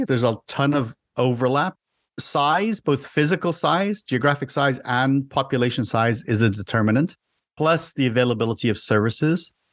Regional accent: Dublin, Leinster, Ireland; born there; I was born in a city. I was born in Europe, in Dublin, Ireland. And I didn't really think about it too much, but I'm a city person. I'm a city slicker. I like living in the city.

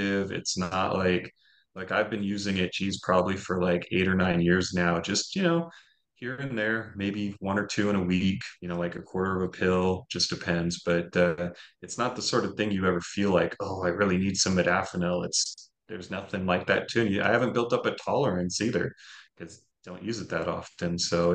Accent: Seattle, Washington, United States; I'm from Seattle. A lot of the tech guys there have been using it.

